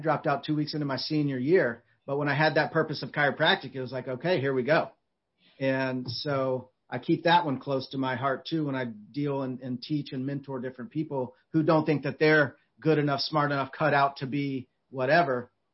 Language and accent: English; Marietta, Georgia, United States; I was working in a coffee house in Marietta, Georgia, where my hometown.